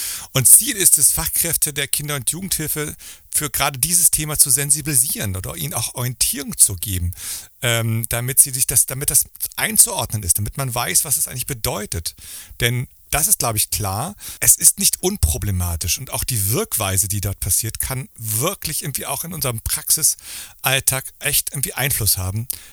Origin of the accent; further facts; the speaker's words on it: Northern Germany, Germany; Ich bin ja irgendwie kein wirklich Norddeutscher, aber ich komme so ein bisschen aus dem Norden raus.